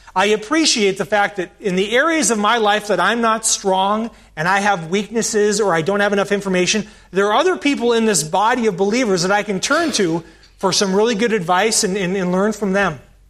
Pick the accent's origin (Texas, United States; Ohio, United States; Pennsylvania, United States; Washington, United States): Washington, United States; Spokane; Ken Parker, who was the pastor of my church that I grew up in Spokane, Washington